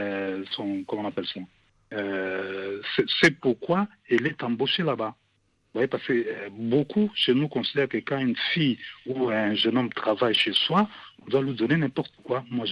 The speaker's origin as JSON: {"language": "French", "region": "Kinshasa", "country": "DR Congo", "tie": "born or raised there", "said": "Je suis natif de Kinshasa."}